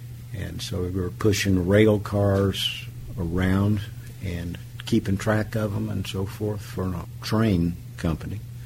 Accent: Tulsa, Oklahoma, United States; I am 77 years old. I was born in Tulsa, Oklahoma, and have lived here almost all my life.

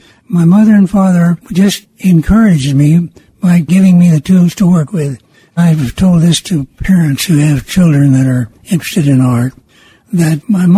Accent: Miami, Oklahoma, United States; also born or lived in Springdale, Arkansas; now in Fayetteville, United States; I was born in Springdale, Arkansas. My father was in World War I. My mother had come to Springdale to have her baby. My dad then got out of the Army. I was 10 months old. He took me immediately to Oklahoma and would never let me leave.

